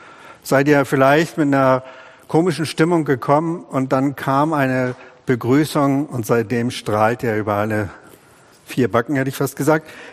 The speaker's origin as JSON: {"language": "German", "region": "Northern Germany", "country": "Germany", "moved": "yes", "said": "Ich komme ja aus dem Norden, lang ist's her, fast 40 Jahre, und wir sind damals hier in Schwabenland gekommen."}